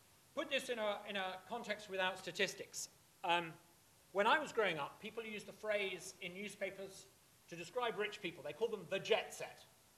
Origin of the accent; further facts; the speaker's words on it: Uganda; I grew up in Uganda. When I was growing up in Uganda in the 1980s